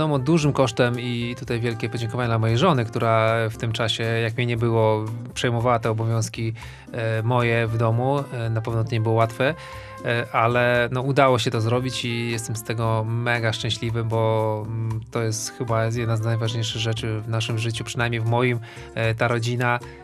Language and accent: Polish; Mrągowo, Warmian-Masurian Voivodeship, Poland; Tak, jestem z Mrągowa.